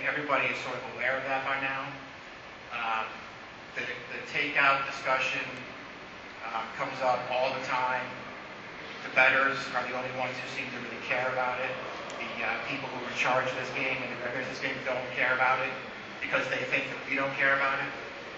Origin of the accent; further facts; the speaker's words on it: Saratoga Springs, New York, United States; I grew up in Saratoga Springs.